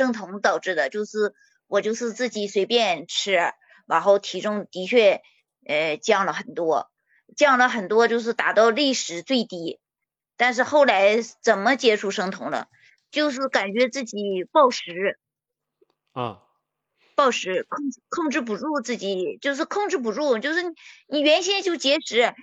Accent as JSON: {"language": "Chinese", "town": "Dalian", "region": "Liaoning", "country": "China", "said": "我是辽宁大连的。"}